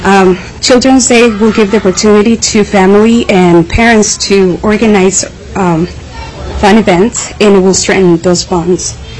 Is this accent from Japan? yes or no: no; Mexico; now in United States; I was raised in Mexico, and we basically did traditional gatherings with family and friends, and it wasn't nothing huge.